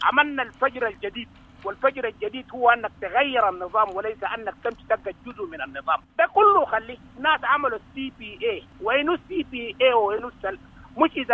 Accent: Darfur, Sudan; انت كما تعرفني انا اتربيت في دارفور

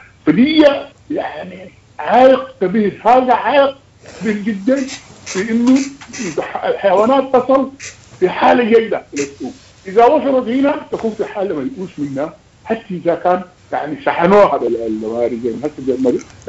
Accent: Sudan; عندنا في السودان شمال السودان في دولة السودان في جمهورية السودان

